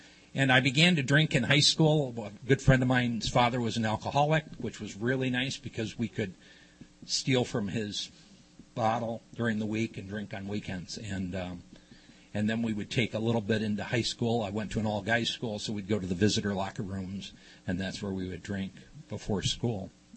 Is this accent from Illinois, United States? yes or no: yes; Chicago, Illinois, United States; I grew up in Chicago in the Midwest, and grew up in a large Irish Catholic family.